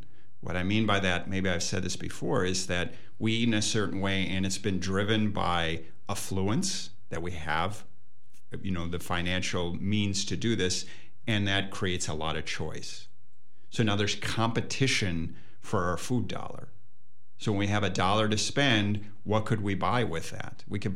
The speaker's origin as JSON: {"language": "English", "region": "Minnesota", "country": "United States", "tie": "born or raised there", "said": "Minnesota."}